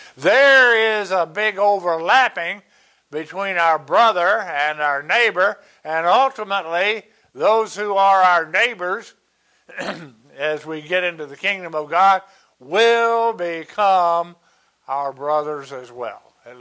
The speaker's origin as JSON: {"language": "English", "town": "Athens", "region": "Georgia", "country": "United States", "tie": "born there", "said": "I was born in Athens, Georgia in 1942, about a month after Pearl Harbor."}